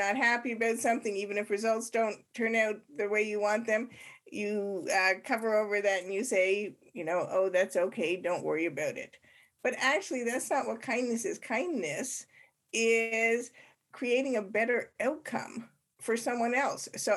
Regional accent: Canada; moved away as an adult; I was 42 years old, partially by choice and partially because I'm an immigrant from Canada and I didn't have a work permit.

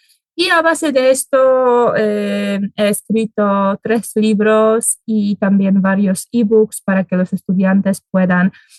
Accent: Poland; Spanish is a second language; pues soy de Polonia, soy polaca de pura cepa, entonces nada, aquí estoy enseñando español

